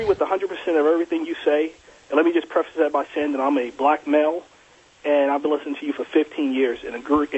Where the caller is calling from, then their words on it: London, United Kingdom; I'm calling from London, England.